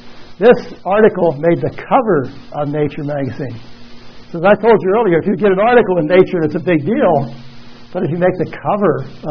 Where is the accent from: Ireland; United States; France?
Ireland; Being Irish, I have to bring that in there.